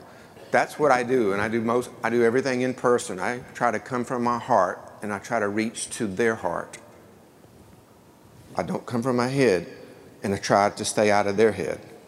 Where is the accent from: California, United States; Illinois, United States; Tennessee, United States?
California, United States; Temecula; Hey everybody … from Temecula, California